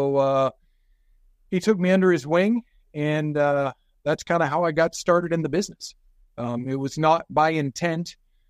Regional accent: the South, United States; And because we're from the South, right? I went to University of Alabama. My parents are from Birmingham and Gadsden, Alabama. So I was out here living in the West, and we're Southern people, right?

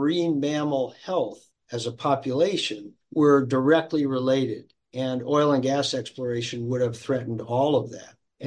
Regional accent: Milford, Connecticut, United States; Well, I grew up in Connecticut on the ocean. We lived in a little town called Milford and on Long Island Sound.

